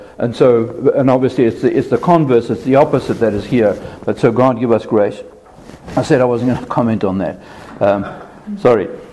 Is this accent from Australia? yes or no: no; South Africa; now in United States; when I came from South Africa, we try to be sort of civil in South African society generally.